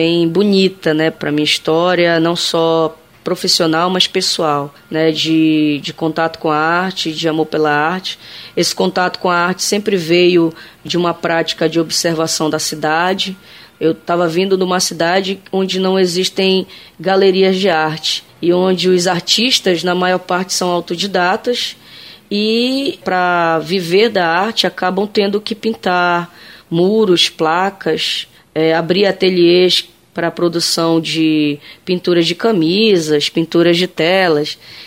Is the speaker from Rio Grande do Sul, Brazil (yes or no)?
no; Castanhal, Pará, Brazil; also born or lived in Bragança; Eu sou natural de Bragança, na verdade, mas me criei em Castanhal, eu e minha família.